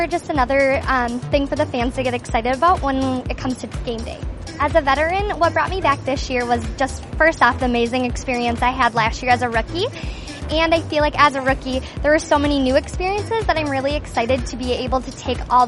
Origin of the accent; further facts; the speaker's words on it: Cottage Grove, Minnesota, United States; I'm from Cottage Grove, Minnesota, and this is my second year on the team.